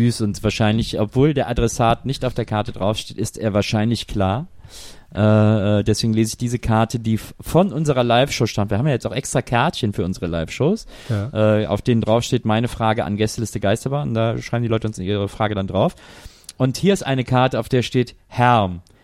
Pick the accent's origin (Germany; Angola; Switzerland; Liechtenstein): Germany; West Germany; Ich komme ja auch aus Westdeutschland.